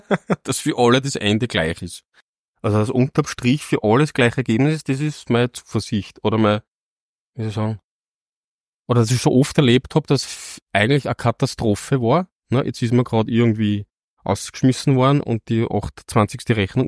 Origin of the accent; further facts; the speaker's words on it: Vienna, Austria; moved away as an adult; also born or lived in Salzburg; Nein, ich bin aus Wien Simmering.